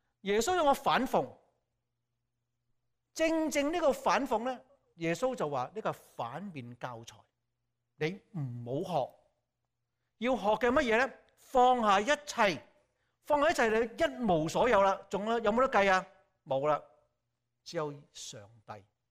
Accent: Hong Kong; 我香港人嚟，咁梗係唔講英文啦，咁講中文好開心。

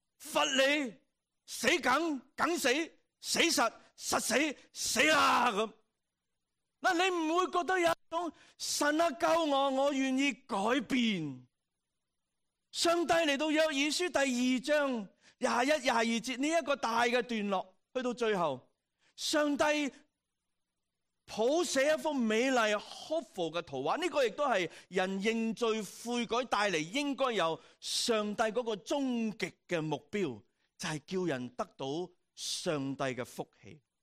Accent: Hong Kong; moved away; 这个是我们以前的世界，我们在香港成长读书的，手板又打过，手背又打过

